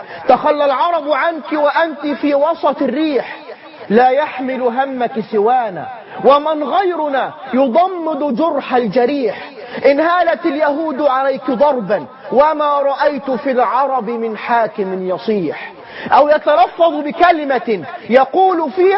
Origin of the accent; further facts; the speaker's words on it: Egypt; ولكن هقول بعد ضرب الحدود عندنا في مصر